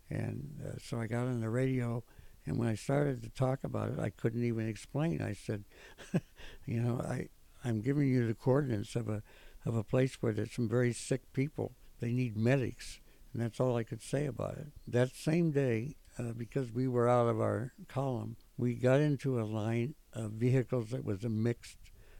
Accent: Iowa, United States; I don't know what the hell the password is, but I'm from Iowa, and I want to know where the half tracks have gone

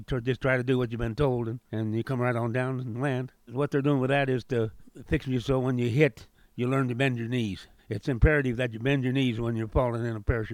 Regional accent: Alturas, California, United States; We went to high school in Modoc Union High School in Altruz, California.

